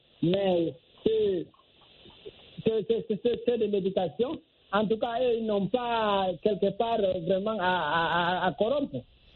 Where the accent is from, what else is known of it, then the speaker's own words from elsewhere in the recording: Guinea; si je prends l'exemple de la Guinée, mon pays d'origine